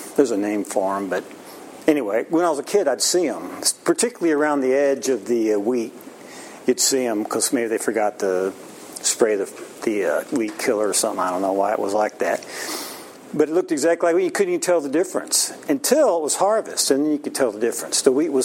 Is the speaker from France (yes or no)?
no; Illinois, United States; Now, I grew up in Illinois, and we had lots of wheat fields, tons of wheat fields.